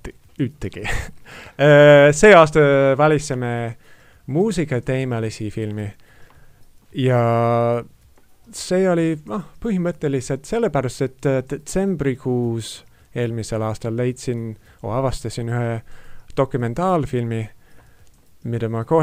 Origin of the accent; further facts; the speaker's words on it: Sydney, New South Wales, Australia; Estonian is a second language; aga Perth on minä olen Sydneys pärit. Sydney on kõige suurem linn.